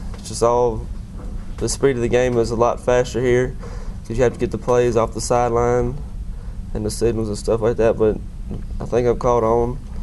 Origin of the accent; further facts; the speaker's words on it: Forest, Mississippi, United States; from Forest, Mississippi.